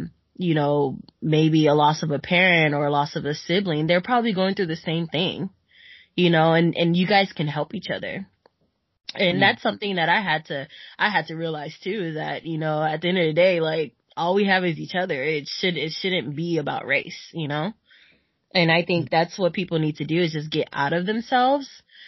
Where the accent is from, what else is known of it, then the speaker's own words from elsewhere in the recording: Las Vegas, Nevada, United States; born there; also born or lived in Oakland; My parents are from Haiti. If y'all. Any Haitians out there, any Caribbean people, hello. But yeah, I was born in Oakland, California, and then we ended up moving to Las Vegas.